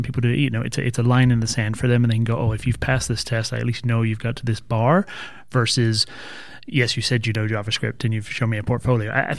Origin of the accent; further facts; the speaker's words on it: London, United Kingdom; growing up in London in the 90s